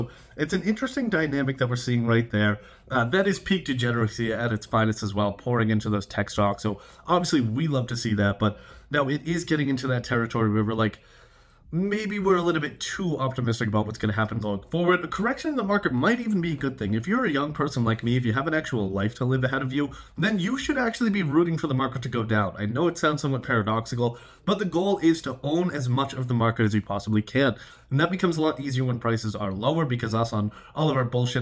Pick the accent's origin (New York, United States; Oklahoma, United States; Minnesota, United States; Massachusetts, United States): Massachusetts, United States; Boston; I mean, I grew up in Boston. There's not a lot of Krispy Kremes up there